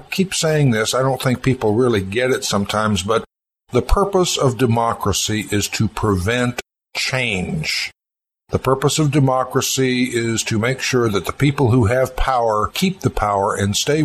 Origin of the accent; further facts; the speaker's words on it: the South, United States; And of course, back when I was growing up in the South, they pretty much had that in those days.